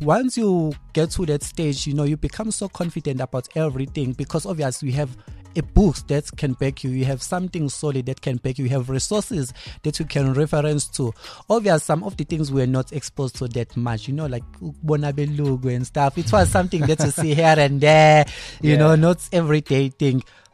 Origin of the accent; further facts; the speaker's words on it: Wartburg, KwaZulu-Natal, South Africa; I was born, this city is Pietermaritzburg. There's a place called Wartburg. So it's a German town. So it's like huge hectares of sugarcane farms.